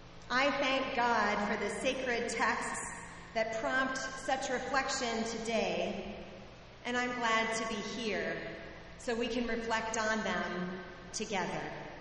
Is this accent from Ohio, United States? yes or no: no; Connecticut, United States; I'm from Connecticut, the land where good fences make good neighbors, and where Bostonians and New Yorkers are kept out by whole Connecticut towns run by zoning and planning commissions.